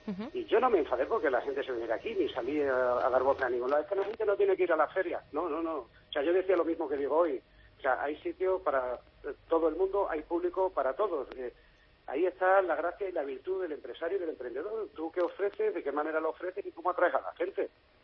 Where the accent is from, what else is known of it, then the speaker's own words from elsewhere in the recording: Cáceres, Extremadura, Spain; yo porque soy de Cáceres